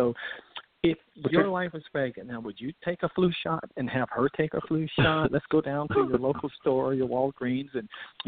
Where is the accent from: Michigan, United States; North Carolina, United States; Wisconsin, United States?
North Carolina, United States; No, I'm originally from North Carolina.